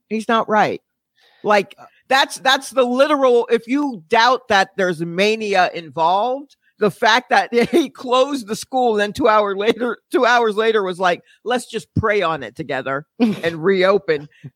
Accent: Brooklyn, New York, United States; now in Atlanta, United States; Well, I'm from Brooklyn and then I moved to Atlanta. I'm just a regular garden variety African-American.

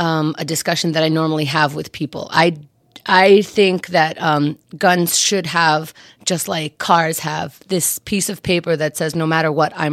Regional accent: New York, United States; but I grew up in New York, so that wasn't, it wasn't in the culture over here.

